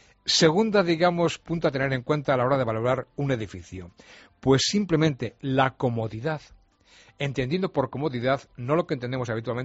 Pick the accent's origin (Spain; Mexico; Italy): Spain; Valladolid, Castile and León; yo soy de Valladolid, como sabes